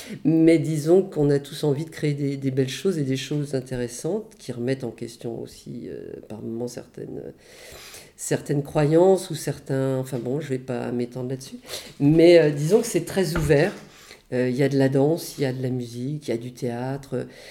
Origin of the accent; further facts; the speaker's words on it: Paris, Île-de-France, France; Je viens de Paris où j'ai passé une trentaine d'années à photographier et à créer des spectacles